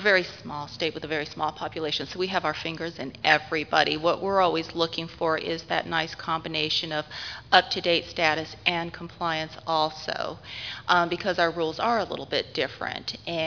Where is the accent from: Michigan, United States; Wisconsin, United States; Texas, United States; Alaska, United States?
Alaska, United States; from Alaska.